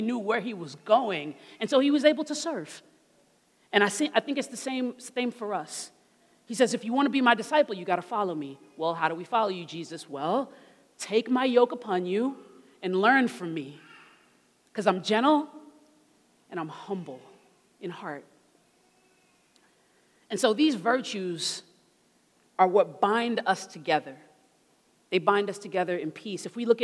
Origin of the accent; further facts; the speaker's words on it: Brooklyn, New York, United States; because I'm from Brooklyn, and I've been taking a train my whole life.